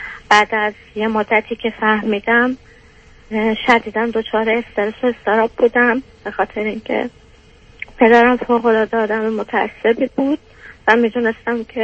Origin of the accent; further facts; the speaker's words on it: Iran; moved away as an adult; now in Europe; از ایران بیام بیرون، مهاجرت کردم